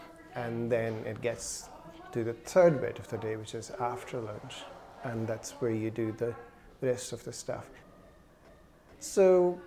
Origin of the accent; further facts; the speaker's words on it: Pakistan; now in Scotland, United Kingdom; So I'm originally from Pakistan, and I came to Scotland about 19 years ago.